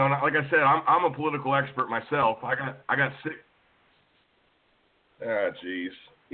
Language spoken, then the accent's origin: English; Kansas City, United States; I'm from Kansas City.